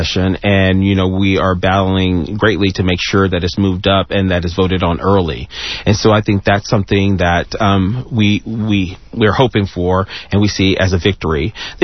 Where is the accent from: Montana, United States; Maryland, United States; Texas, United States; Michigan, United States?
Texas, United States; being born and raised in Texas and knowing the organization and the vibrancy of all of the LGBT organizations here